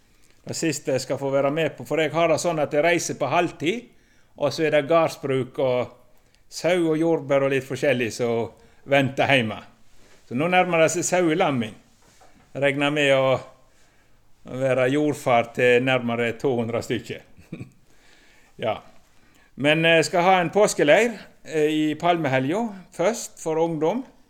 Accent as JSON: {"language": "Norwegian", "region": "Vestland", "country": "Norway", "accent": "Hordaland dialect", "lives_now": "Sogn, Norway", "said": "og kommer bort ifra... Jeg er hordalending som bor i Sogn, så hva jeg synes jeg har mest av, det er nok hordalandsdialekt, men det er vel gjerne litt islett av Sogn av og til."}